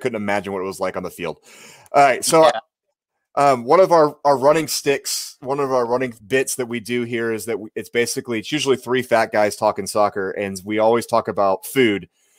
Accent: California, United States; I grew up in Orange County. There's lots of different places out there that I miss.

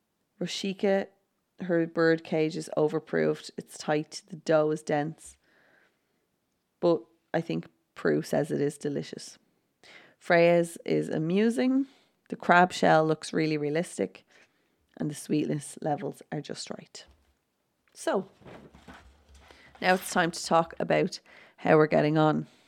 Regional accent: Dublin, Leinster, Ireland; I just love the way she pronounced burnt. I say burnt, I'm from Dublin, so burnt.

